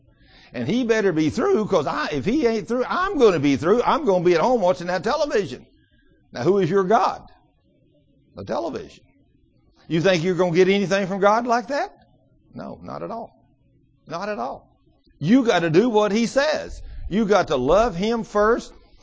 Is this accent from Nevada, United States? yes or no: yes; Las Vegas, Nevada, United States; I'm from Las Vegas, and I've come here on a special purpose.